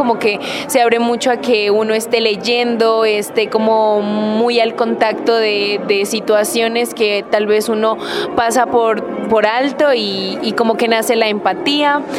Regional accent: Ipiales, Nariño, Colombia; tengo 23 años, soy de Ipiales, Nariño y estudio filosofía en la Universidad del Cauca.

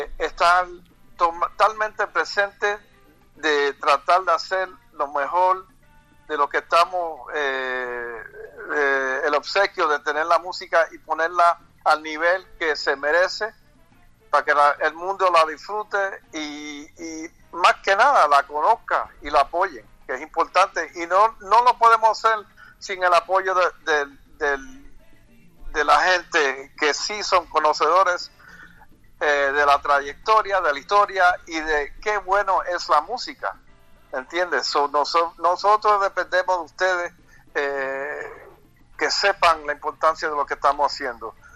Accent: New York City, New York, United States; now in Los Angeles, United States; porque estoy viviendo en Los Ángeles, aunque soy de Nueva York y vivo y estoy en Nueva York muy a menudo

